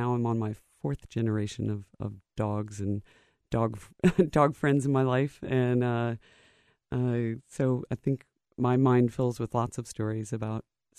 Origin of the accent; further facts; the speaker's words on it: Grosse Pointe, Michigan, United States; also born or lived in Lynchburg, Virginia; That's correct. And we brought our beagle, our Virginia beagle, up to Michigan with us.